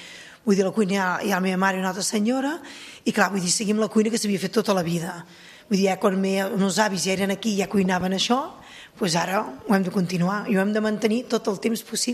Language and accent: Catalan; Ardèvol, Catalonia, Spain; Llavors soc d'Ardèvol de Pinós, soc filla de Pinós